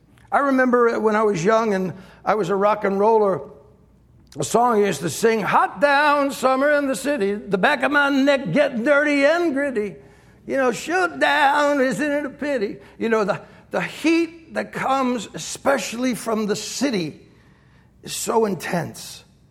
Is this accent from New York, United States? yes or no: yes; Bronx, New York, United States; I grew up in the Bronx and a three-room apartment. We had no air conditioning.